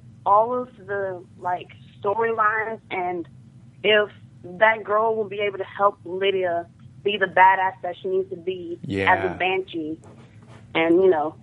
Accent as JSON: {"language": "English", "town": "Memphis", "region": "Tennessee", "country": "United States", "said": "Memphis, Tennessee."}